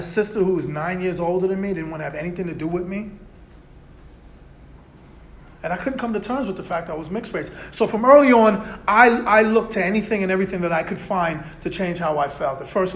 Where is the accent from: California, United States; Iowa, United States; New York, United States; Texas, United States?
New York, United States; I grew up in New York City. I was born in 1975. I grew up in New York City in a time that was really fucking scary.